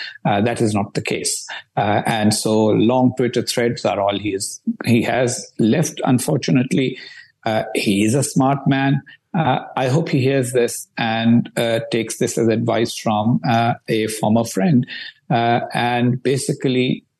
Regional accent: Pakistan; born there; Look, I was born in Pakistan. I served as Pakistan's ambassador.

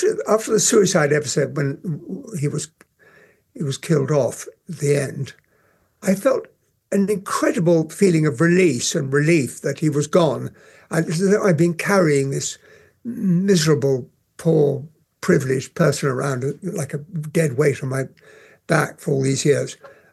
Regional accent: United Kingdom; I, being as so British as I am, I wish I could have played some of the Russians.

